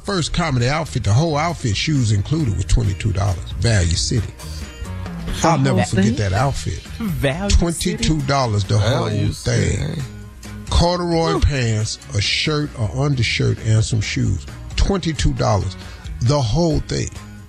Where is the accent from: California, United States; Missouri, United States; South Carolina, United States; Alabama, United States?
Alabama, United States; Birmingham; I came from Birmingham, Alabama, man.